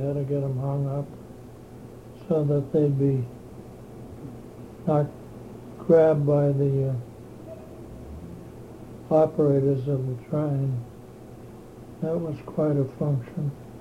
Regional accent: Concord, Massachusetts, United States; We grew up on the Prairie Street off Central, Prairie Street and a section of West Concord, which extends, later became part of where the Thoreau School area is now.

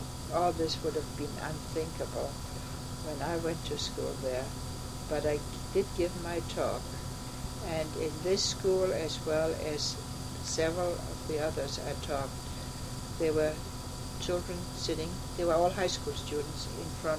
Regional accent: Germany; English is a second language; growing up in Germany under Hitler as a Jew.

